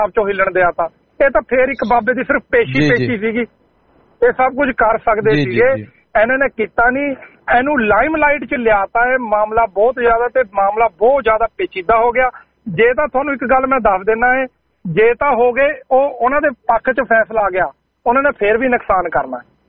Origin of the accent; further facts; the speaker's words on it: Yamuna Nagar, Haryana, India; ਮੈਂ ਹਰਿਆਣੇ ਤੋਂ ਬਿਲੋਂਗ ਕਰਦਾ, ਯਮੁਨਾ ਨਗਰ ਡਿਸਟ੍ਰਿਕਟ ਤੋਂ